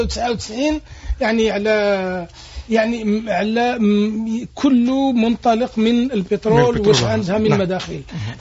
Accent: Algeria; احنا عندنا في الجزائر

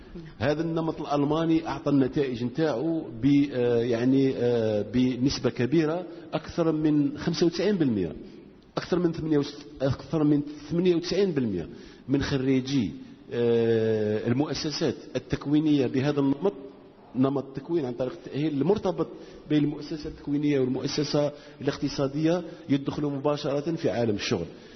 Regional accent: Algeria; نحن كدولة جزائرية، نحن كسلطات عمومية لسنا بحاجة إلى الإمكانيات المالية

